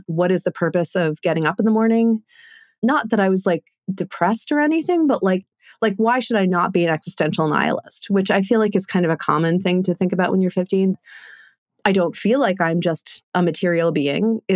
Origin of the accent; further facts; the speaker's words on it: New York City, New York, United States; now in United Kingdom; We're splitting our time between New York and the UK because my husband is English. So I was raised in New York City.